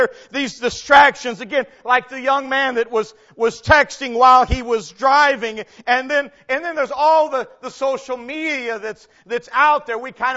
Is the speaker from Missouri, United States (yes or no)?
yes; Missouri, United States; also born or lived in Illinois; I'm from Missouri. We lived near St. Louis, a pretty good-sized city, and I lived in Illinois at some point in time